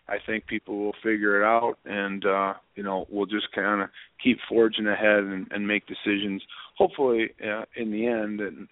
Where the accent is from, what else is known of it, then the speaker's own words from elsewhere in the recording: Michigan, United States; I grew up in the Detroit area, and even from being a really young kid, I used to watch CBC and Hockey Night in Canada